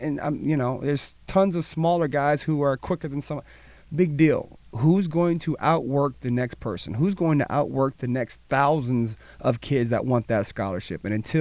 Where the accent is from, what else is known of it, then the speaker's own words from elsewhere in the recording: Cleveland, Ohio, United States; I was the biggest Steelers fan growing up in Cleveland, Ohio.